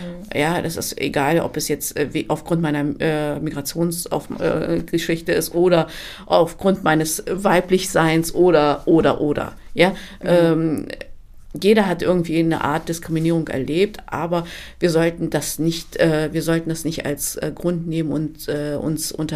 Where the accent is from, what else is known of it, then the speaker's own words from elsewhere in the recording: Turkey; now in Germany; ich bin Türkin. Mhm. Ja, ich lebe natürlich hier in dem Land. Seit 1980. Das ist ein Privileg, in Deutschland zu leben. Das muss man dazu sagen. Ich bin auch glücklich, in dem Land zu leben. Aber meine Identität ist türkisch.